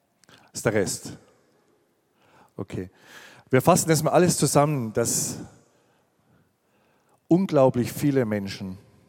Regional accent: West Germany, Germany; Als Wessi war ich das nicht gewohnt.

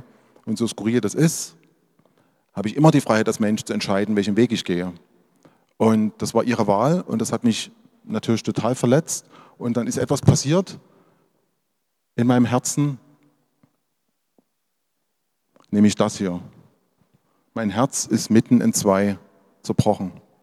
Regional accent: Dresden, Saxony, Germany; da war die Friedliche Revolution in Dresden, eines der bewegendsten Momente in meinem Leben, in meiner Heimatstadt, das miterlebt zu haben.

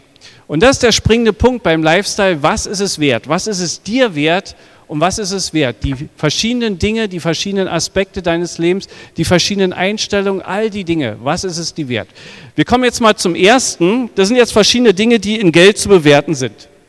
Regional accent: Brandenburg, Germany; accent: Brandenburg German; now in Dresden, Germany; wenn ich in Dresden noch predige, dann wird mir immer wieder gesagt, dass ich ganz schön doll noch Brandenburger Deutsch rede. Ich komme aus Dresden, dort aus der Jesusgemeinde Dresden.

